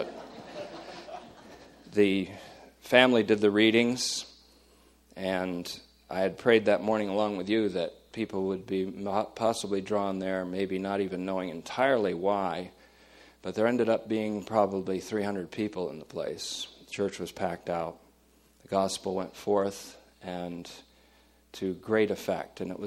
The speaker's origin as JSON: {"language": "English", "town": "Hoosick Falls", "region": "New York", "country": "United States", "tie": "born there", "said": "it was about a couple miles from where I was born in Hoosick Falls, New York."}